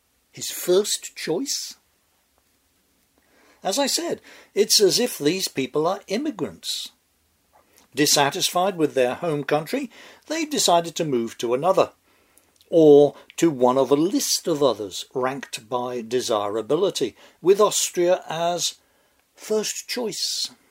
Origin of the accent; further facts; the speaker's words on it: Northampton, East Midlands, United Kingdom; I mentioned that Joy and her sisters, when children, had been evacuated to my hometown of Northampton